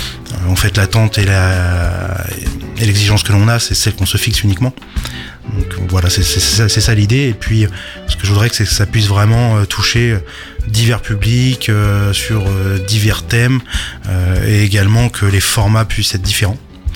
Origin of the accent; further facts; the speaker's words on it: Le Havre, Normandy, France; also born or lived in Harfleur / Gonfreville / Sainte-Adresse; né à Harfleur et j'ai grandi à Gonfreville, Sainte-Adresse et au Havre. Et maintenant j'habite en périphérie du Havre. J'ai 36 ans